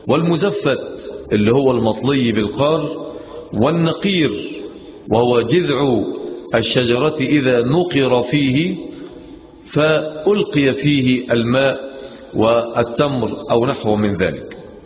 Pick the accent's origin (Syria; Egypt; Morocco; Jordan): Egypt; يعني احنا مثلا عندنا في مصر لما نقول لواحد حط المية في البراد